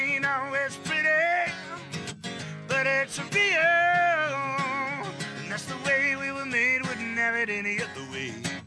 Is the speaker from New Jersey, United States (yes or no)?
no; Memphis, Tennessee, United States; I grew up in Memphis. If you've ever been to Graceland Mansion, I grew up about 4 or 5 blocks from Graceland Mansion. It's kind of a tough neighborhood.